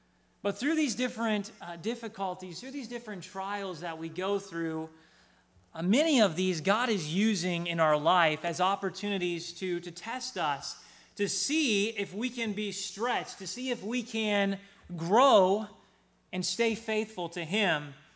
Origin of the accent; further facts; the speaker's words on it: Nashville, Tennessee, United States; I am from Nashville, Tennessee